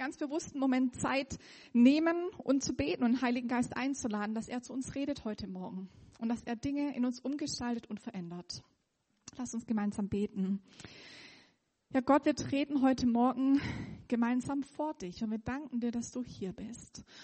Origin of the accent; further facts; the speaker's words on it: Rot am See, Baden-Württemberg, Germany; ich komme aus Rot am See.